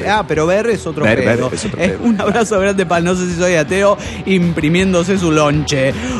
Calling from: Guadalajara, Jalisco, Mexico; de Guadalajara, Jalisco, México.

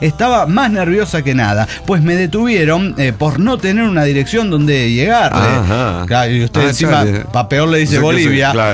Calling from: Toluca, State of Mexico, Mexico; de Toluca, México.

